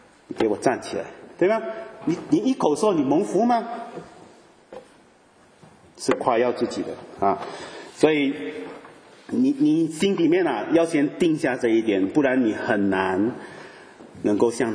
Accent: France; Chinese is a second language; 他觉得我们法国人比较穷

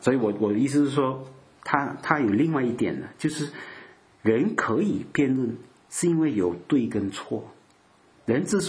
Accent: Malaysia; 我们马来西亚人不会，就是我们不懂有这句话的。

